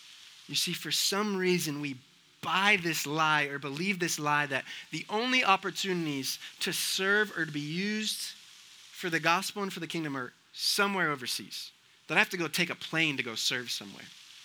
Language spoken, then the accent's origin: English; Connecticut, United States; I'm from Connecticut. We don't have Chick-fil-A.